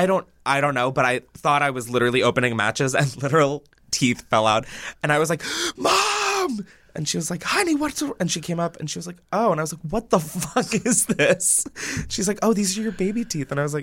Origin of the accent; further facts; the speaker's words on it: Delaware, United States; Right. I'm from Delaware